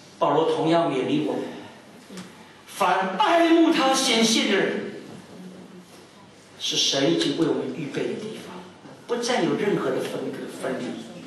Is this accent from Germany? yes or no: no; Shanghai, China; 我就想到我小时候，我在上海出生，在那里长大。